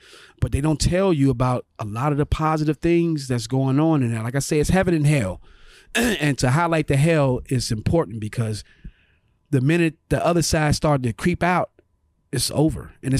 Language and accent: English; Chicago, Illinois, United States; Well, you know, Chicago is like, man, so many black people, bro. So we didn't have to deal with that level of racism because we was never around them.